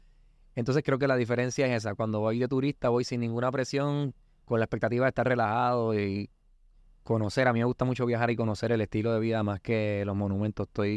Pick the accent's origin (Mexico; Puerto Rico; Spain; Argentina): Puerto Rico; Que es más parecido a lo que pasa en Puerto Rico, sino fuera de Puerto Rico y Estados Unidos.